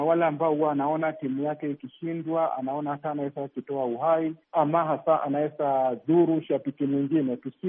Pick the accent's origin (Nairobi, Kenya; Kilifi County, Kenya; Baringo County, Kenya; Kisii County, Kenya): Nairobi, Kenya; natoka eneo la Village Market katika Afrika Mashariki, hapa Kenya, Nairobi.